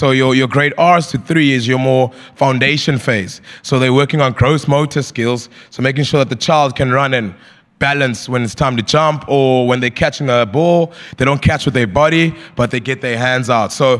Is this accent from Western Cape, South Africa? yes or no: no; Bluewater Bay, Eastern Cape, South Africa; I knew the person that was representing Ubuntu was my best friend's dad that I grew up with in Bluewater Bay.